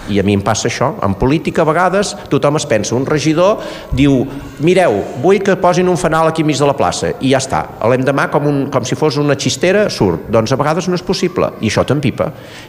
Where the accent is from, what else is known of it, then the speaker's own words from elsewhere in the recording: Catalonia, Spain; tenir les llibertats com a poble català i defensar la nostra llengua i la nostra cultura